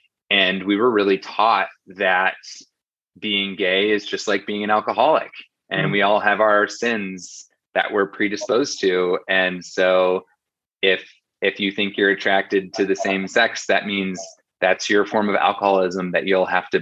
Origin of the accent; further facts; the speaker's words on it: Indiana, United States; what's the number one thing about growing up in Indiana. And for me, it was all about kindness.